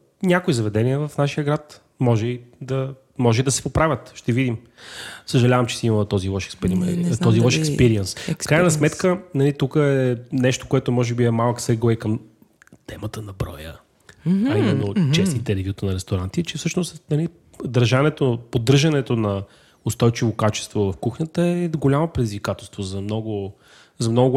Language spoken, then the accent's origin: Bulgarian; Sofia, Sofia City, Bulgaria; ние сме от София. Бидейки от София, нашето уе е повредено изначално. И така. В този смисъл, дори когато говоря на английски, моето уе се изпъква.